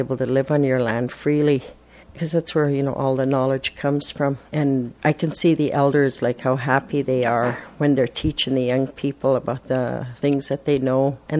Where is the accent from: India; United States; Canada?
Canada; British Columbia; I'm a Squamish from the Shuswap Nation, and I'm an Esquimalt band member, which is one of the 17 bands in the Shuswap Nation.